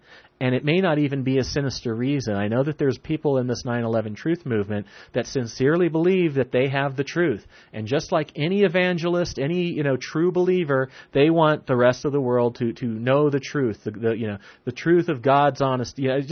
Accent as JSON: {"language": "English", "country": "United States", "said": "I'm an American, and as an American, I think it's my job to question my government."}